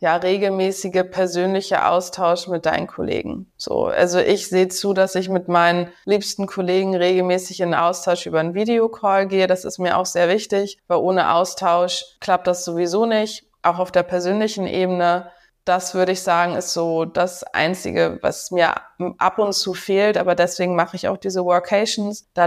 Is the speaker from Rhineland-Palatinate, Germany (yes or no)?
no; Hamburg, Germany; Meine Homebase ist in Hamburg, meine Heimatstadt.